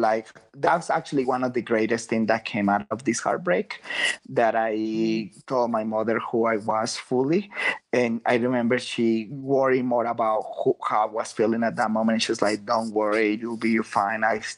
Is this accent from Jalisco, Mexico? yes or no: yes; Guadalajara, Jalisco, Mexico; I'm from Guadalajara. I was living in San Francisco almost every weekend.